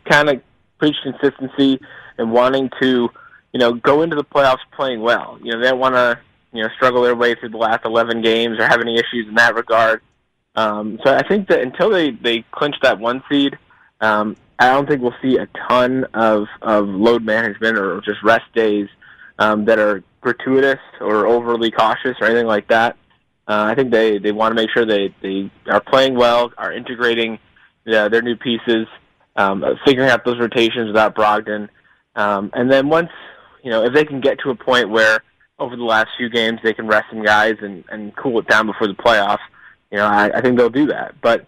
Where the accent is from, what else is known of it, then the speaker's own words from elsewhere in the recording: Connecticut, United States; you know I'm from Connecticut